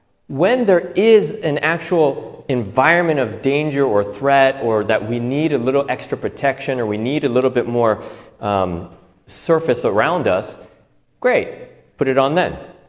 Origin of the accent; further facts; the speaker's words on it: San Diego, California, United States; I'm Latin. I come from tropical areas. I grew up in San Diego, California.